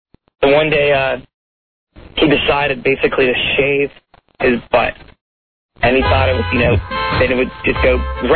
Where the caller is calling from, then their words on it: Reston, Virginia, United States; I'm calling from Reston.